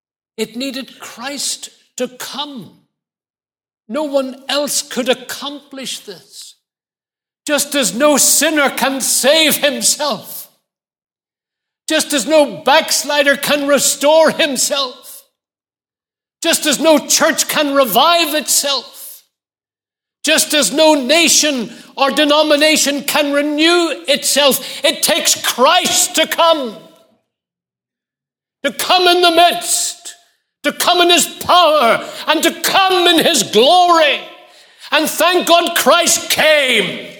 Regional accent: Belfast, Northern Ireland, United Kingdom; By the way, I'm from East Belfast.

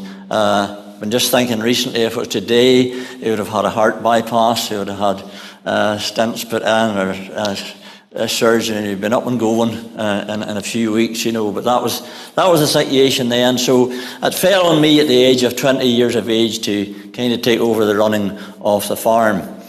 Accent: Ballymena, Northern Ireland, United Kingdom; I'm from Ballymena, as you're probably aware of that. And that's where we talk nearly as broad as you do here in Ballymoney. So I grew up out in the country on a farm in the district of Glenhorry.

